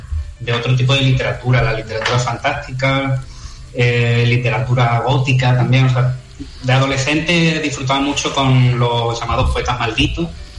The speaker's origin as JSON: {"language": "Spanish", "town": "Almendralejo", "region": "Extremadura", "country": "Spain", "said": "Aquí en mi zona, yo soy de Almendralejo"}